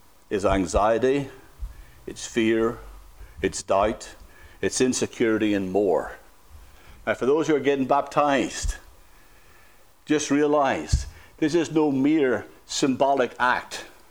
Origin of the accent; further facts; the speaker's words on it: Northern Ireland, United Kingdom; now in United States; growing up in Northern Ireland